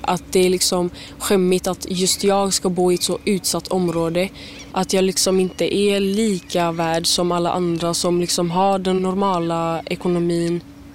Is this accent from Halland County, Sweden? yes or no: no; Gothenburg, Västra Götaland County, Sweden; När jag först föddes här så föddes jag i Biskopsgården. Så jag känner kärlek för den här platsen.